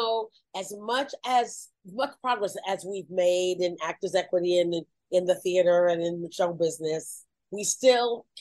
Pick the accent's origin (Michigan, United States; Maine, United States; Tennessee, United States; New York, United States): New York, United States; Brooklyn; And I'm from Brooklyn. I can give you an accent. You want a Jewish accent?